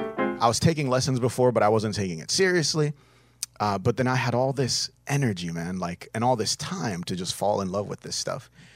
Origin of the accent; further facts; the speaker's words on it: Nigeria; I'm Nigerian, and I know how these scams work.